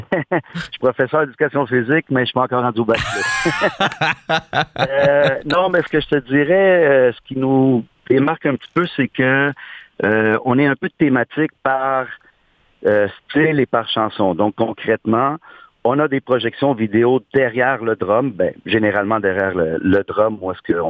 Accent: Uruguay; Moi, je suis né en Amérique du Sud. Je suis uruguayen.

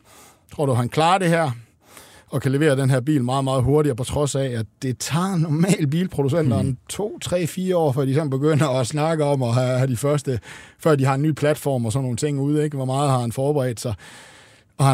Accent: Jutland, Denmark; Jeg kan jo huske som jyde første gang, jeg skulle køre ind i København

